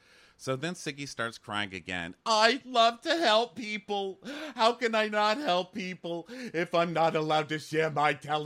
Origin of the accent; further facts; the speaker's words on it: New Jersey, United States; we're gonna have to tell him sorry we're from Jersey.